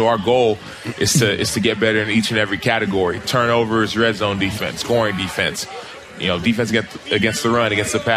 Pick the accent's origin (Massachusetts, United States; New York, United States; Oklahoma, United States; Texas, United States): Texas, United States; Dallas; If you're from there, like I'm from Dallas and we're playing the Cowboys, I gotta win.